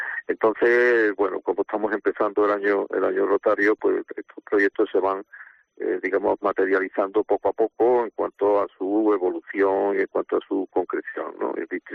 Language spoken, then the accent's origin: Spanish; Morón de la Frontera, Andalusia, Spain; yo nací en un pueblo cerca de Sevilla, Morón de la Frontera. Uh-huh. Y bueno, soy por tanto sevillano y de pueblo